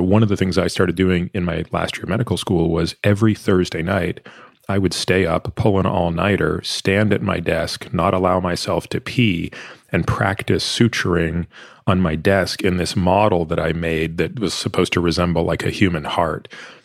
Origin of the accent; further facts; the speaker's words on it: Toronto, Ontario, Canada; I grew up in Toronto.